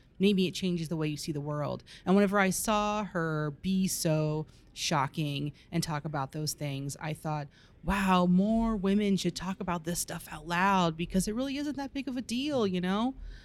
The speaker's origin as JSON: {"language": "English", "town": "Tampa", "region": "Florida", "country": "United States", "said": "I am. I am from Tampa, Florida."}